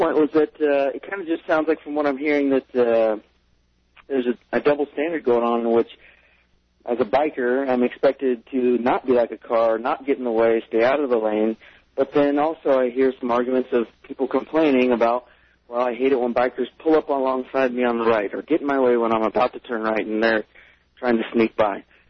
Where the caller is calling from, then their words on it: Fort Collins, Colorado, United States; I'm calling from Fort Collins, and I'm a biker and a driver